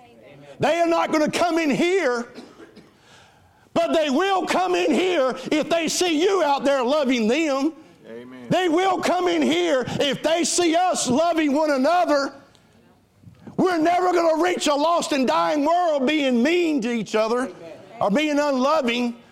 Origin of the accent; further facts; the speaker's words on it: the South, United States; I create my own language. I'm from the South.